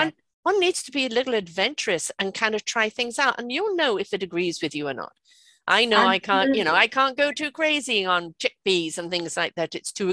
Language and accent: English; United Kingdom; You know, I'm British. My kids were brought up on shepherd's pie.